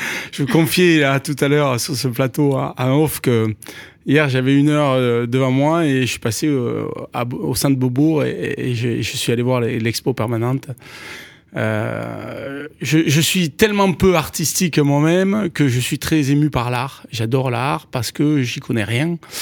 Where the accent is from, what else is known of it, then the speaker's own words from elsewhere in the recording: Occitanie, France; Moi, je suis issu des Cévennes. Vous savez, j'ai grandi. Ma petite enfance, c'est les Cévennes.